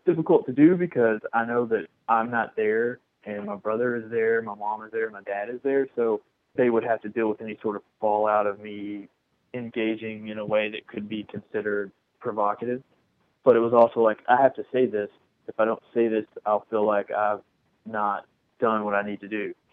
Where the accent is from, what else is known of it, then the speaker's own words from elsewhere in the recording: Bardstown, Kentucky, United States; There are a lot of people in my hometown that did vote for this and did kind of support this agenda.